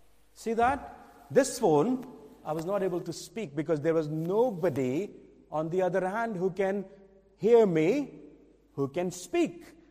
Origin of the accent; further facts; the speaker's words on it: Delhi, India; because I'm born and brought up in Delhi, and I know every road, every building there